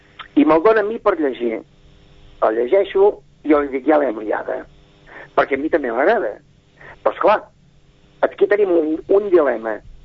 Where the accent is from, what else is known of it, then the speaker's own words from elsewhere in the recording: Sabadell, Catalonia, Spain; evidentment, tots els actors nostres també som de Sabadell, i l'estrenem a Sabadell, com no podia ser d'una altra manera.